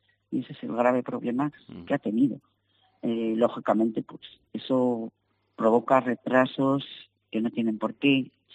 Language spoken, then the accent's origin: Spanish; Castile, Spain; vamos a aprovechar un refrán muy bueno de que somos castellanos